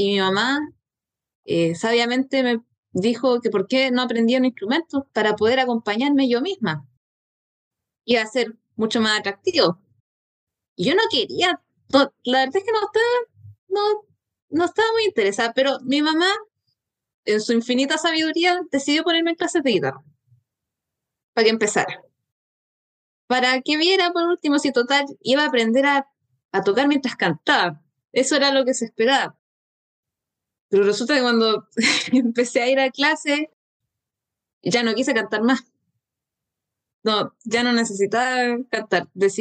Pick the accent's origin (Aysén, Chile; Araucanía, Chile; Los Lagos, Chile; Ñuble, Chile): Ñuble, Chile; Chillán; now in Valdivia, Chile; Estoy en Valdivia, estoy estudiando en Valdivia, pero yo no soy valdiviana, soy de Chillán.